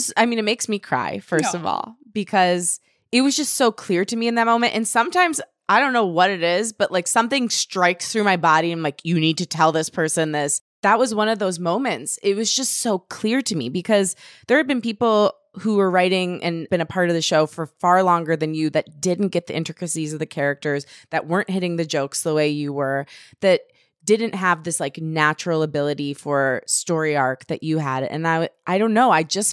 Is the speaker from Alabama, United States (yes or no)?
no; Michigan, United States; we grew up in Michigan, so it wasn't like there were a bunch of like directors and producers hanging on, you know, street corners.